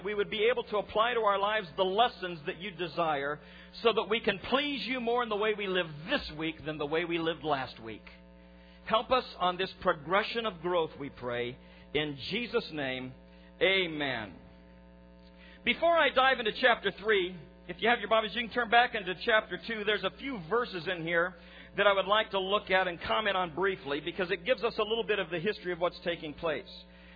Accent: Midwest, United States; Now, I grew up in the Midwest where on May Day we'd put little baskets of candy on people's porches and we'd ring the doorbell and run.

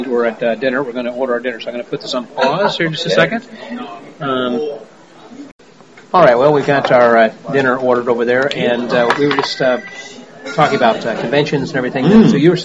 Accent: Houston, Texas, United States; I know from Houston, my hometown, you know, say, hey, let's go to dinner.

